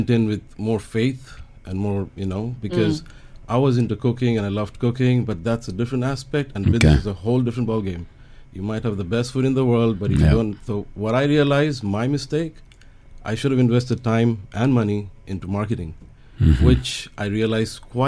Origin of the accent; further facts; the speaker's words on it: Dubai, United Arab Emirates; we have Bangladeshi cuisine, and since I've been born and brought up in Dubai, there's a lot of influence.